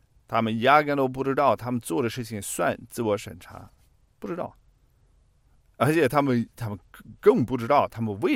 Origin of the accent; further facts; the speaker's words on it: Germany; Chinese is a second language; 我作为一个德国人